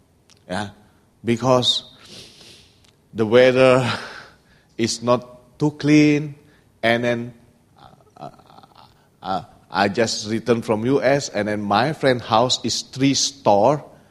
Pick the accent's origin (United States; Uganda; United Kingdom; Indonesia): Indonesia; now in Hong Kong; I'm from Indonesia.